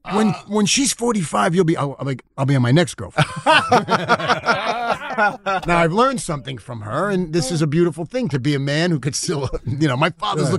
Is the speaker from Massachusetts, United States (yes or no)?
no; New York, United States; I'm also, you know, we're from New York.